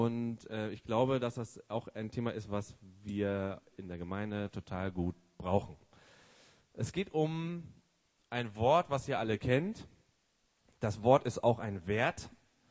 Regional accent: Remscheid, North Rhine-Westphalia, Germany; Bin 37 Jahre alt, ich komme hier aus Remscheid.

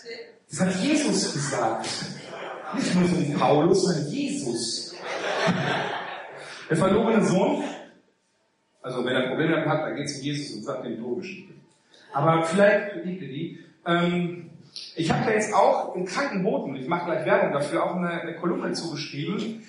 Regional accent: Remscheid, North Rhine-Westphalia, Germany; Ich bin aus Remscheid.

